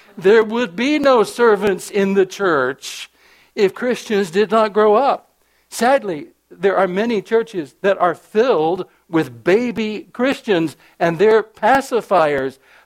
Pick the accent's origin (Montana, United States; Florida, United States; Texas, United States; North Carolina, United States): North Carolina, United States; First of all, I grew up in the South. I'm a North Carolina boy. I'm a Southerner in my traditions